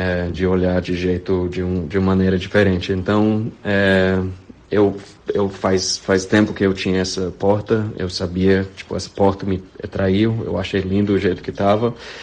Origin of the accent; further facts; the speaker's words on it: United States; Portuguese is a second language; eu sou americano, reconheço o privilégio meu, sou desse fato, mas eu não vim de uma família com dinheiro. Meu pai era policial, minha mãe não trabalhava, era dona de casa